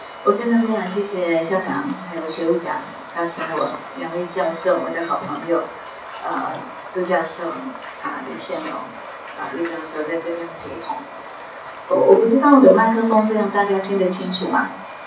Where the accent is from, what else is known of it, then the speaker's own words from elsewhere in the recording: Taiwan; 我是中国人也是台湾人嘛